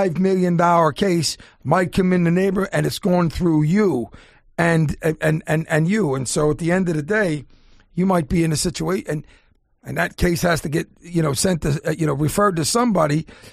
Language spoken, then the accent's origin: English; Philadelphia, Pennsylvania, United States; listen, I'm from East Falls.